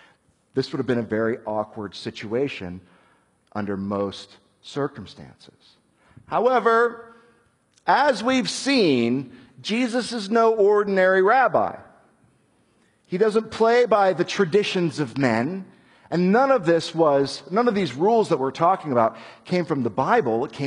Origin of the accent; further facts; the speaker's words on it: Scotland, United Kingdom; I'm a Scotsman, and the trouble with Scotland is it's full of Scots.